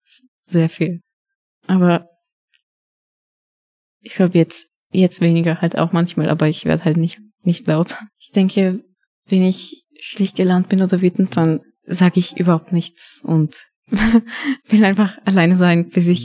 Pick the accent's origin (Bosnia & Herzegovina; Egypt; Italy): Bosnia & Herzegovina; now in Austria; weil ich lebe nur hier, aber in Wirklichkeit bin ich aus Bosnien.